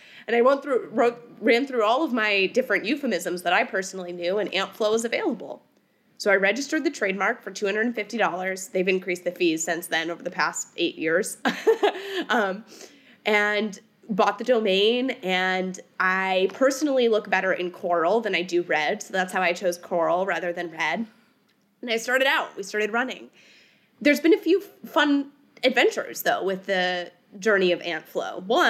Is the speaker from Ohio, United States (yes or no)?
yes; Ohio, United States; And growing up in Ohio, I simply just wrote down all of the euphemisms that I knew for menstruation.